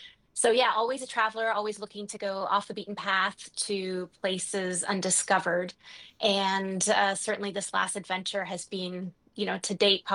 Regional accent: England, United Kingdom; now in Canada; I moved from England to Canada back in the 80s, and I'm not sure, as every immigrant story

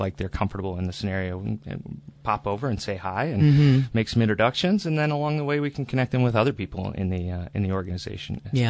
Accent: Pickford, Michigan, United States; Eastern Upper Peninsula, just south of Sault Ste. Marie. It's a small farm community.

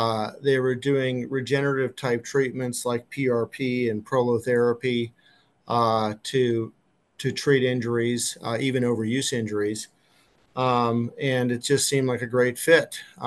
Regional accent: Penn Township, Pennsylvania, United States; I'm originally from Penn Township

